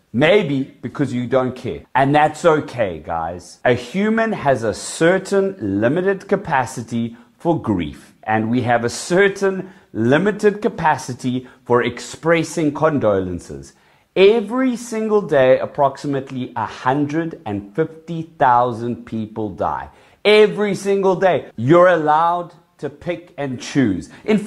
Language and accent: English; South Africa; I'm South African.